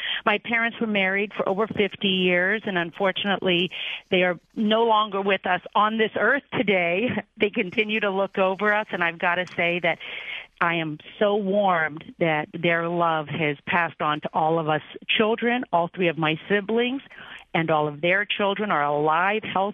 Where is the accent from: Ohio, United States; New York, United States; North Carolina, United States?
Ohio, United States; Cincinnati; We were a devout Catholic family growing up in Cincinnati